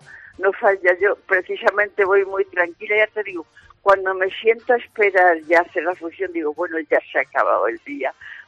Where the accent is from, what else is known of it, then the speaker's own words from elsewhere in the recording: Valencian Community, Spain; porque sabéis que yo soy valenciana y después de Valencia es la tierra que más amo